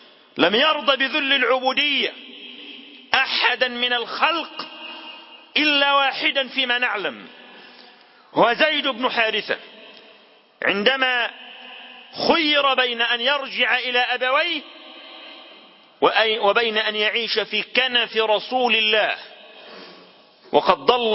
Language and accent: Arabic; Syria; إنما يصنع اليوم بإخواننا وأشقائنا في بلادنا سوريا